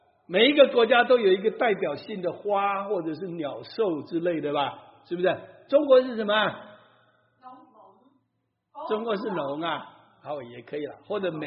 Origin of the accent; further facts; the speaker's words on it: United States; 所以我也是美国人，我也很光荣，因为美国很强大。